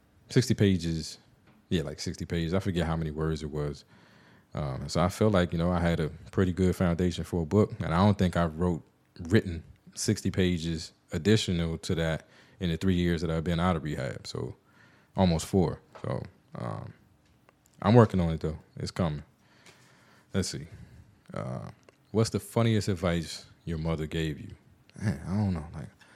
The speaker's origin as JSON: {"language": "English", "country": "United States", "said": "Like, I'm American."}